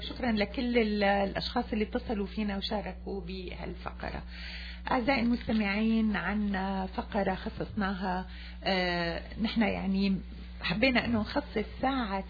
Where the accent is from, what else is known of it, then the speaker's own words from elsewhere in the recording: Syria; شو واجبنا نحن كجالية سورية بالمغترب؟